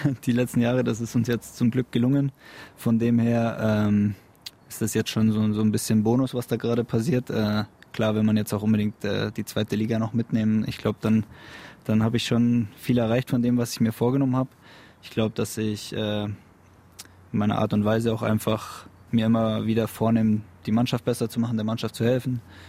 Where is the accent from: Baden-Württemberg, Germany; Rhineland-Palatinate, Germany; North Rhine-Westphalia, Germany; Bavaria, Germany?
Bavaria, Germany; bei uns in Bayern